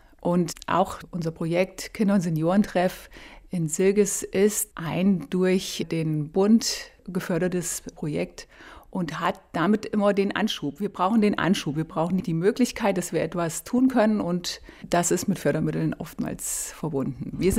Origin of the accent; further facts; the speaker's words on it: Nüsttal, Hesse, Germany; Ich bin hier schon in Nüstal geboren und auch aufgewachsen